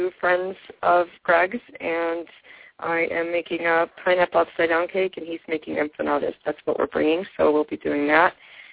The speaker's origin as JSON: {"language": "English", "town": "Naperville", "region": "Illinois", "country": "United States", "tie": "born or raised there", "lives_now": "Albuquerque, United States", "said": "as you know, I left Naperville in March, and I love Naperville. It's my hometown, but I'm so glad to be back in Albuquerque."}